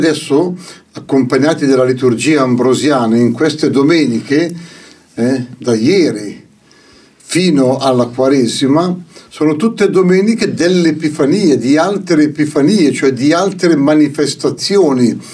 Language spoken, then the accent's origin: Italian; Milan, Lombardy, Italy; Tanto è vero che noi milanesi, non siamo romani, a parte che non mi piace questa parolina che si usa, pasquetta, perché non c'è una pasquetta.